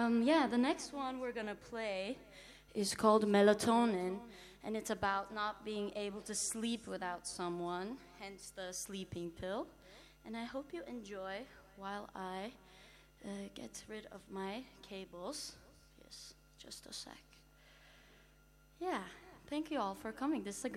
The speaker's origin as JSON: {"language": "English", "region": "Istanbul", "country": "Turkey", "said": "And I'm from Istanbul, Turkey, so you're gonna hear some Turkish, some English."}